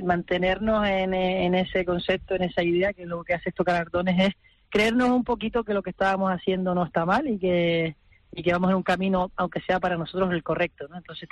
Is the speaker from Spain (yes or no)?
yes; Canary Islands, Spain; hemos cogido una planta invasora nuestra que nos identifica como canarios